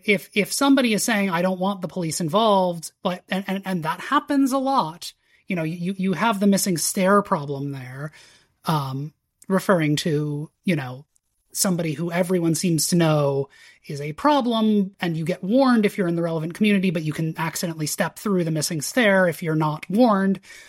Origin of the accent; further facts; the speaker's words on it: United States; I'm doing something dangerous here and reading English law as an American.